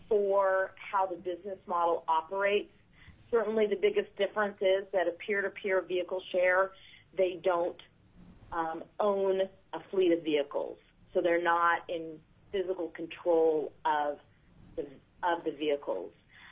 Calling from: Helena, Montana, United States; I am actually in Helena, Montana today.

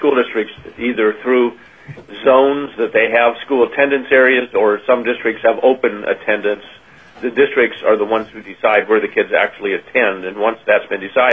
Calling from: Anchorage, Alaska, United States; I'm calling from Anchorage.

